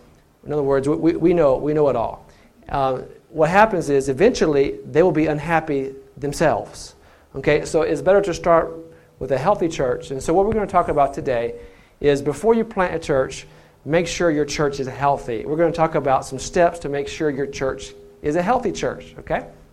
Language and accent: English; South Carolina, United States; also born or lived in Texas; And I'm actually from the Carolinas. I grew up in South Carolina, just north of Columbia.